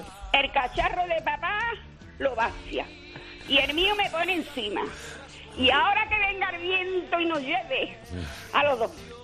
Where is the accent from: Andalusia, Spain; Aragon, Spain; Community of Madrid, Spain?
Andalusia, Spain; Seville; now in Valencina de la Concepción, Spain; Yo soy de Triana pura.